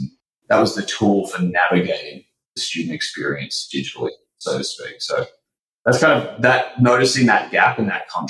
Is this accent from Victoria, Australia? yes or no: yes; Melbourne, Victoria, Australia; now in United States; you can probably tell I'm not originally from the US. I'm from Melbourne, Australia. I went to the University of Oregon for a couple of years. My dad is from out on the West Coast